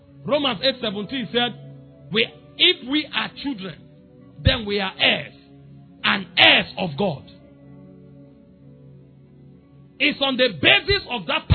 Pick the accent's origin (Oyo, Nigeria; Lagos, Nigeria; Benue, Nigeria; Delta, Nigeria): Benue, Nigeria; I'm from Benue. We are warriors.